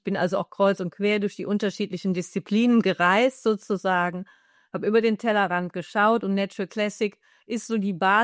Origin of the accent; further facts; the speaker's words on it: Jülich, North Rhine-Westphalia, Germany; hier in der Provinz, also ich komme aus Jülich